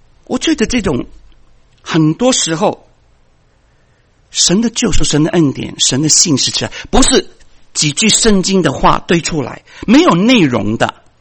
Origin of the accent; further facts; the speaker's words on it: Guangdong, China; 就像我们广东人说啊叉叉，口气大得不得了。